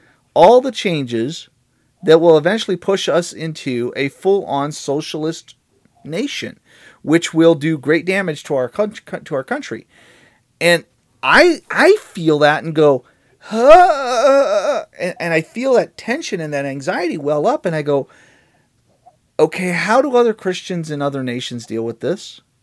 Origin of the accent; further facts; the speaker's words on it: United States; I'm speaking as an American.